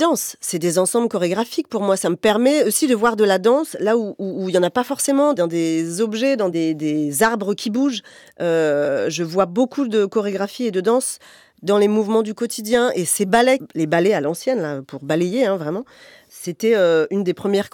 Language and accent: French; Coutainville, Normandy, France; Où j'ai grandi à mi-temps, parce qu'en fait, c'était une maison de vacances, mais on y allait tous les week-ends, quasiment, et toutes les vacances.